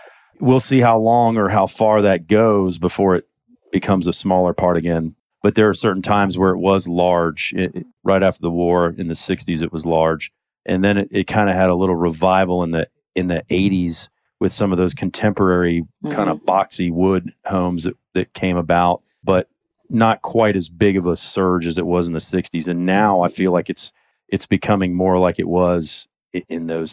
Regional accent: East Cobb, Georgia, United States; So I'm a Georgia native. I was actually born in Piedmont Hospital. I grew up in East Cobb, went to Walton High School, and then went to Georgia Tech.

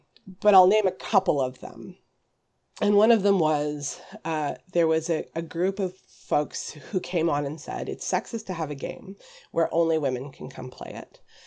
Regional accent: Ontario, Canada; since we are both from Ontario, maybe we will do that one day.

